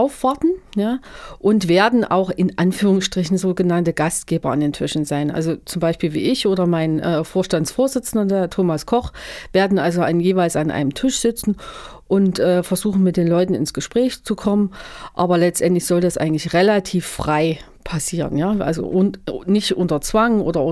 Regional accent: Erfurt, Thuringia, Germany; Ja, weil Erfurt meine Heimat und Geburtsstadt ist und wir Erfurter sind ganz liebes Völkchen

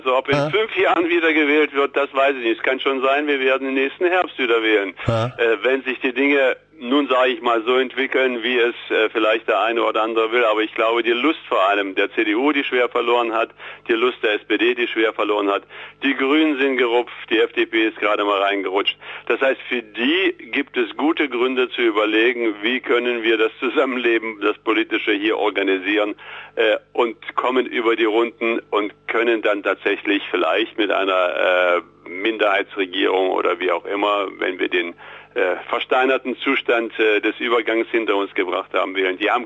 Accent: Berlin, Germany; now in Munich, Germany; als Berlinerin, na gut, und dann noch in München leben

